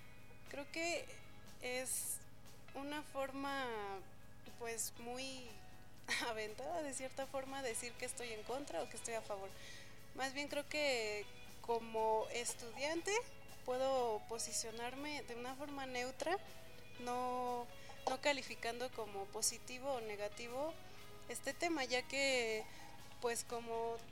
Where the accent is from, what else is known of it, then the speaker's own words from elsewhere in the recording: Mexico; el que a nosotros como mexicanos más nos importa es el maíz